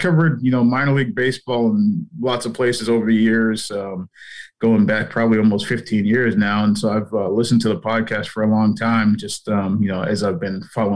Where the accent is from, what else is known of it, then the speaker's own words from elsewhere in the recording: New England, United States; because, I mean, I grew up in New England, so I still follow a lot of stuff.